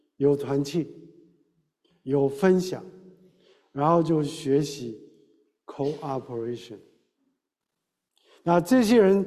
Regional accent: Shandong, China; accent: Shandong; moved away as an adult; also born or lived in Hong Kong; 因为我去香港念神学，我是山东人，我讲的是山东话，所以去香港呢，没有人会听山东话，所以学广东话，我学英语，还要学国语

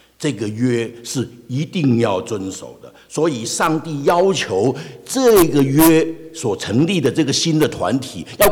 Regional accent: China; 我本来以为只有我们中国人才会这样做

